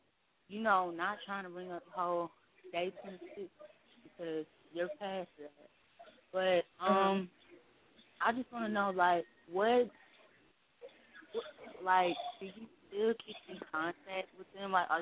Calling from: Athens, Georgia, United States; I'm from Athens, Georgia.

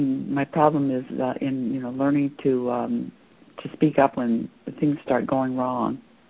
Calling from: Maine, United States; I'm calling from Maine.

